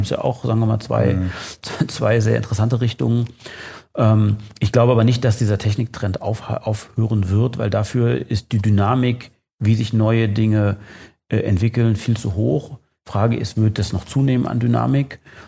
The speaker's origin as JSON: {"language": "German", "country": "Austria", "tie": "born or raised there", "said": "Ich bin in Österreich geboren, Österreich aufgewachsen, da in der anderen Stadt hier um die Ecke zur Schule gegangen, da aber gleich weg, habe hier in fast jeder Großstadt gelebt, war im Ausland"}